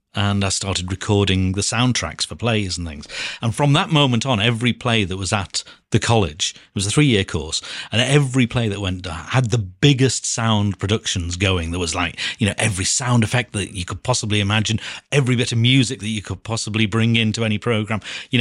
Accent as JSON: {"language": "English", "town": "Liverpool", "region": "North West England", "country": "United Kingdom", "said": "Right, so I'm from Liverpool. I lived a very, very standard, bog-standard life."}